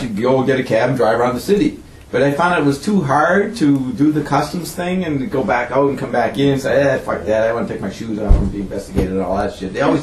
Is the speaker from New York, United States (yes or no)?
yes; New York, United States; I said, no, I'm from New York.